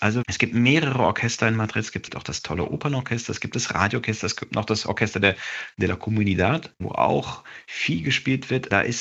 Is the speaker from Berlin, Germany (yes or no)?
no; Freiburg, Baden-Württemberg, Germany; now in Bavaria, Germany; Freiburg ist meine Heimat, absolut. Aber wir selbst, ich habe 2 kleine Kinder, 4 und 6. Wir leben in Bayern, auch im Süden, sind oft in Freiburg.